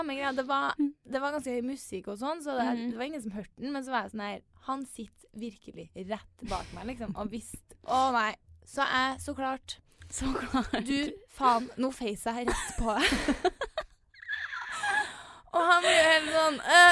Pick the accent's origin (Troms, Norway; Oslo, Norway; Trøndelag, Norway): Trøndelag, Norway; Trondheim; Så det var den eneste også fra jentegjengen hjemme i Trondheim som kom.